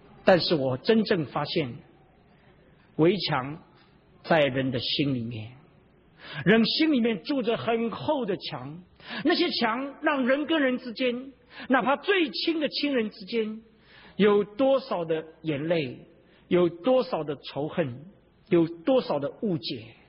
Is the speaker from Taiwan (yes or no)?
no; China; moved away as an adult; 我想说，我在这个长城的背后出生长大工作，如今好像一只鸟从笼子里面飞出来了